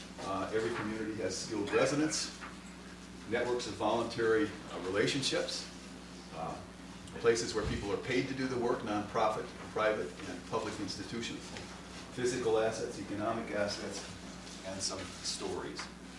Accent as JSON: {"language": "English", "town": "Chicago", "region": "Illinois", "country": "United States", "said": "I'm from Chicago."}